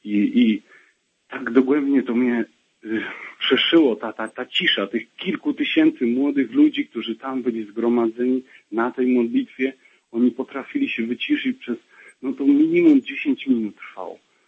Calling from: Ustroń, Silesian Voivodeship, Poland; z południa Polski, też z pięknego miasta nad Wisą, z Ustronia dokładnie.

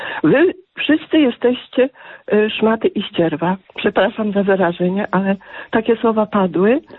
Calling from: southern Poland, Poland; dzwonię z Polski Południowej.

